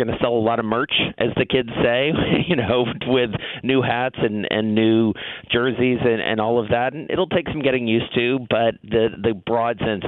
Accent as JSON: {"language": "English", "town": "Atlanta", "region": "Georgia", "country": "United States", "tie": "born or raised there", "lives_now": "New York, United States", "said": "as we have here in New York, and I grew up in Atlanta."}